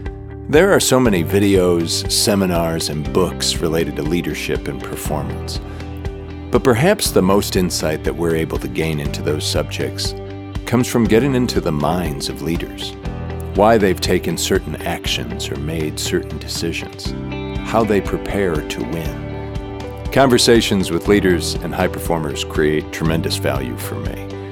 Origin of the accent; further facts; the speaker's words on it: Flint, Michigan, United States; also born or lived in Detroit; Yeah, that's right. I grew up in Flint, Michigan, and was in the Detroit area for a long time, and it is.